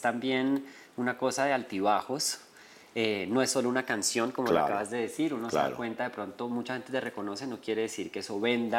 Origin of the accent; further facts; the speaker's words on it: Colombia; now in Mexico; Yo, no, para México, sigo siendo muy colombiano.